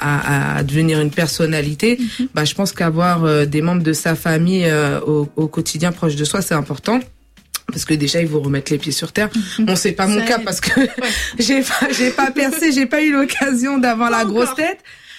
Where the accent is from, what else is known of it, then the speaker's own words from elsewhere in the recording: Bagneux, Île-de-France, France; Donc moi je suis née, j'ai grandi en France, en banlieue parisienne. À Bagneux exactement, mais chaque été, ma famille elle est divisée en deux. Il y a une partie au Cap-Vert et une partie ici.